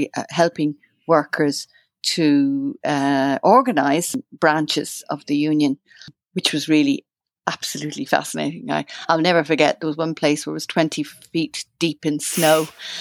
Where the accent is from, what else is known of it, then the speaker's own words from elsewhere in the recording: Ireland; I'm an Irish journalist.